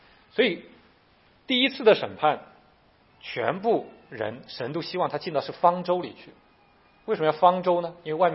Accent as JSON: {"language": "Chinese", "country": "China", "said": "其实我们中国人知道罪的代价是血的"}